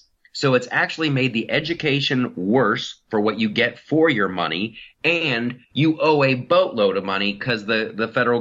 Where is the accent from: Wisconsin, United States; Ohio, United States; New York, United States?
Ohio, United States; Columbus; In my hometown of Columbus, Ohio, there was this lovely little area called the Short North